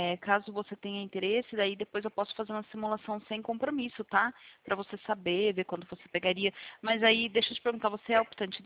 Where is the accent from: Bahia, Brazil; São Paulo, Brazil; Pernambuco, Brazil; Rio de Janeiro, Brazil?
São Paulo, Brazil; Santa Gertrudes; Eu sou de Santa Gertrudes, interior de São Paulo.